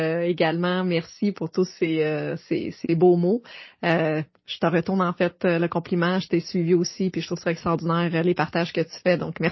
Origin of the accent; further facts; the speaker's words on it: Sherbrooke, Quebec, Canada; J'ai fait mon bac d'enseignement ici à l'Université de Sherbrooke. Je suis de Sherbrooke.